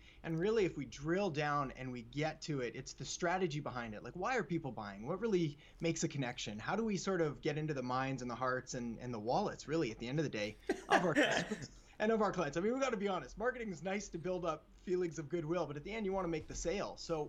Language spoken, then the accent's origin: English; Canada; Like everybody growing up in Canada plays street hockey.